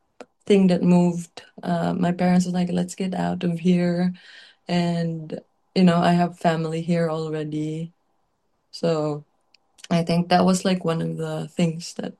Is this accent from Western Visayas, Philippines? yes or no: yes; Jaro, Western Visayas, Philippines; We grew up in Haro, on Molo area.